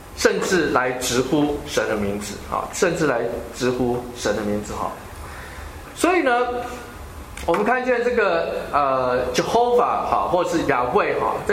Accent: China; 跟我们中国人古时候写的是一样的。

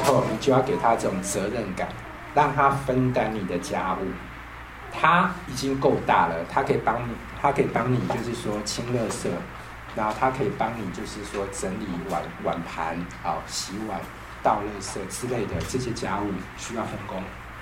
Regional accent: Taiwan; now in United States; 我想在美国，我们从台湾过来的话，

